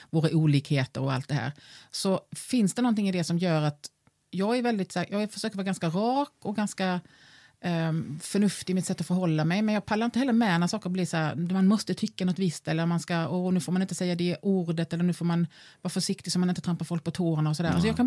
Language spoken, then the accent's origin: Swedish; Halland County, Sweden; moved away; also born or lived in Stockholm; jag som hallänning flyttade till Stockholm och kände mig så fel i Stockholm och kände att jag måste hela tiden tala om, ja men du vet, jag har ju liksom en bakgrund ifrån Halland och jag har vuxit upp i en småstad